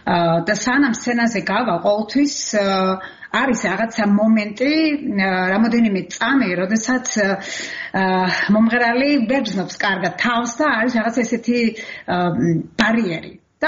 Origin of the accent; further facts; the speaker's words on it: Kakhati, Samegrelo-Zemo Svaneti, Georgia; now in Austria; არა მარტო ზუგდიდში, არამედ ჩემ სოფელში, კახათში, სადაც მე დაიბადე და გავიზარდე.